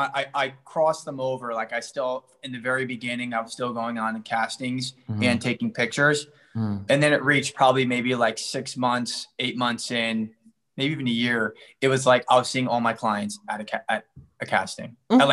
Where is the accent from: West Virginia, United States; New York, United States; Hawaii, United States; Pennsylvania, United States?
New York, United States; Hicksville; now in New York, United States; Obviously, I'm like from Hicksville, upstate New York. So I was like, I'm all about this.